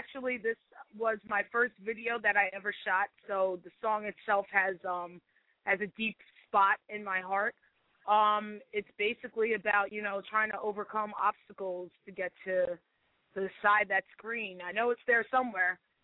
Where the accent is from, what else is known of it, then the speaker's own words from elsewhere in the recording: New Jersey, United States; I'm from Jersey, born and raised Central Jersey. I rep it all day, you know. Not a small town. It's not like a big city or anything.